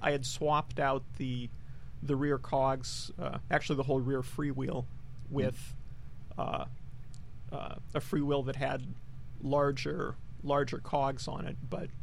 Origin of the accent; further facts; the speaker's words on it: Fargo, North Dakota, United States; Well, I grew up in Fargo, North Dakota